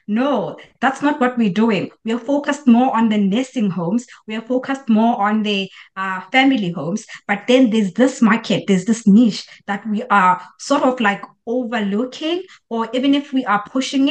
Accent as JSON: {"language": "English", "country": "Lesotho", "lives_now": "Ireland", "said": "I am from Lesotho."}